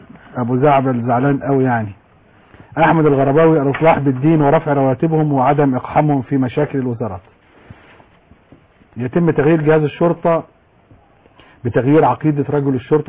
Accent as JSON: {"language": "Arabic", "town": "Shibin El Kom", "region": "Monufia Governorate", "country": "Egypt", "said": "وانا مش من سيناء، انا من شبين الكون، من شبين الكون،"}